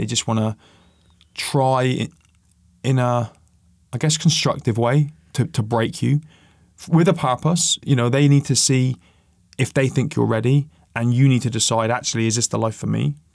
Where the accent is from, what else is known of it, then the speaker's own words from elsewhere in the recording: Plymouth, South West England, United Kingdom; born there; I live in Plymouth. I was born in Plymouth.